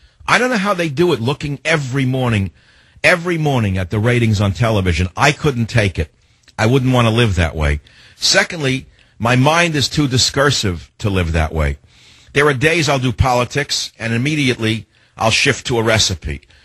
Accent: San Francisco, California, United States; John on KSFO in my hometown of San Francisco, welcome to the Savage Nation on KSFO.

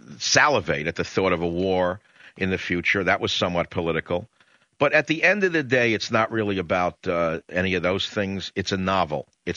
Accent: New York, United States; accent: New York; I was born in New York and lived in New York and left New York so long ago. I'm the only one left with a New York accent

